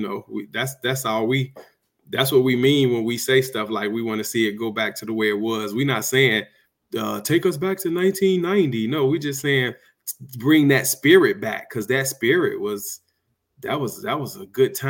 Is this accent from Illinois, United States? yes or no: yes; Chicago, Illinois, United States; Because you know, we come from Chicago